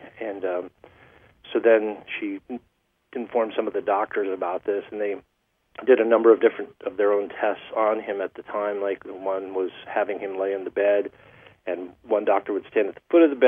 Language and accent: English; Phoenix, Arizona, United States; moved away as an adult; now in Portland, United States; I'm in Portland, Oregon now. Phoenix is my hometown. I moved up here about 3.5 years ago